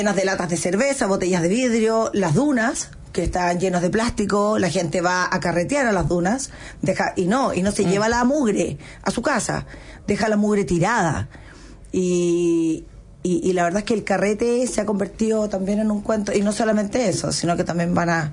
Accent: Valparaíso, Chile; now in Santiago, Chile; Yo soy de la Quinta Región, nacida y criada en la Quinta Región. Por supuesto que también tengo un gran amor por Santiago, porque es aquí donde yo me desarrollé, principalmente como comunicadora, como artista.

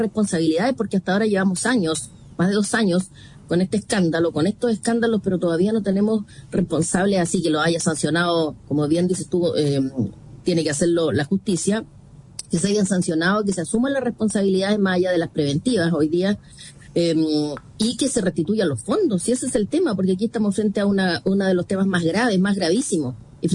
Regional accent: Chile; resguardar nuestro patrimonio como chileno, que son los fondos públicos

